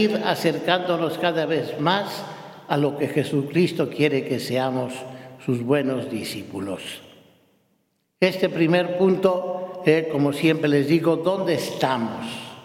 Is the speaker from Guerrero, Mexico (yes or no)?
no; Zamora, Michoacán, Mexico; Me acuerdo que en mi pueblo, o la ciudad ahora, de Zamora, Michoacán, en México